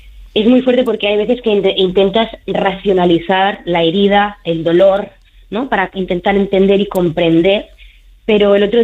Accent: Barcelona, Catalonia, Spain; yo soy de Barcelona y me tuve que ir a Madrid

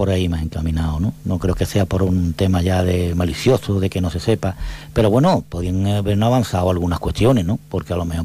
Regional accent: Cádiz, Andalusia, Spain; yo soy de Cádiz, igual que tú, igual que el compañero, igual que todos

